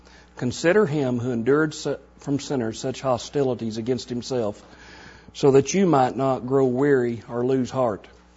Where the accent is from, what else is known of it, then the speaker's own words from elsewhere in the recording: Wichita Falls, Texas, United States; I'm from Wichita Falls here. In 79, we had a tornado here that took out 1/3 of the houses